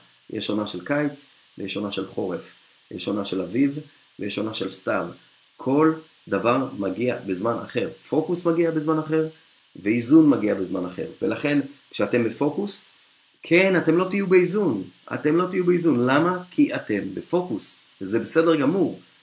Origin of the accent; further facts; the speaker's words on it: Netanya, Central District, Israel; אני גדלתי בנתניה, ותמיד בכיכר העיר היה כרכרות של סוסים